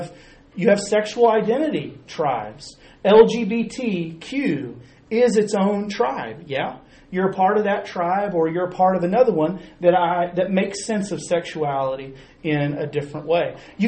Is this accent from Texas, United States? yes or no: yes; Fort Worth, Texas, United States; I grew up in Fort Worth. I went to Fort Worth Christian. I was a Fort Worth Christian Cardinal.